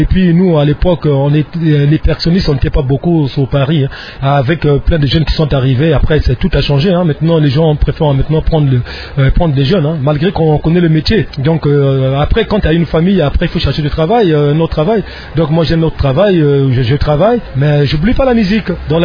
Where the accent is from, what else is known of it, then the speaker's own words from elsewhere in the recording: Brazzaville, Republic of the Congo; Alors, moi, je suis congolais des Brazza.